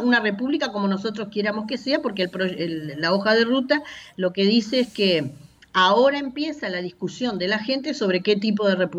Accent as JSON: {"language": "Spanish", "country": "Uruguay", "said": "siendo uruguaya y conociendo como somos los uruguayos"}